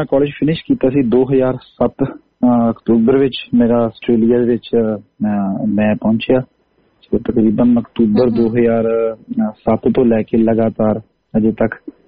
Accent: Zira, Punjab, India; also born or lived in Basti Bootewala; ਮੇਰਾ ਜਨਮ ਅਸਲ ਚ ਮੇਰੇ ਜੱਦੀ ਕੁਸ਼ਤੀ ਪਿੰਡ ਬਸਤੀ ਬੂਟੇ ਵਾਲੇ ਵਿਖੇ ਤਹਿਸੀਲ ਜ਼ੀਰਾ ਜ਼ਿਲ੍ਹਾ ਫਿਰੋਜ਼ਪੁਰ … ਦੇ ਮਾਤਾ ਜੀ ਸੁਖਚਿੰਦਰ ਕੌਰ ਜੀ ਦੀ ਕੁੱਖੋਂ ਮੇਰਾ ਜਨਮ ਹੋਇਆ ਤੇ ਮੈਂ ਆਪਣੇ ਜਿਹੜੇ ਮੁੱਢਲੇ ਜਿਹੜੀ ਪੜ੍ਹਾਈ ਜਿਹੜੀ ਕੀਤੀ ਹੋਈ ਲੋਕਲ ਸ਼ਹਿਰ ਜ਼ੀਰਾ ਵਿਖੇ ਕੀਤੀ ਹੈ

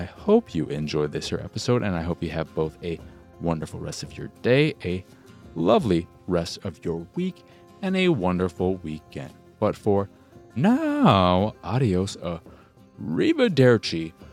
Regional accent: Chicago, Illinois, United States; also born or lived in Galena, Illinois; I am from Chicago. I live in Chicago now. But after graduating grammar school, my mom decided she was sick of the city, wanted to move as far away from a city as you could.

